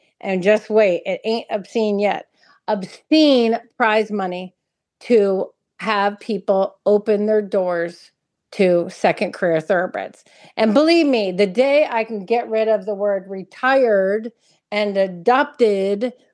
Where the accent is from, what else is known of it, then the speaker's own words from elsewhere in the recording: Virginia, United States; also born or lived in Ocala, Florida; my parents had thoroughbreds and a thoroughbred stallion when I was growing up in Virginia, and then we moved to Ocala, and we had a farm right literally in the like center of town now, 200 acres there called Terra Farm.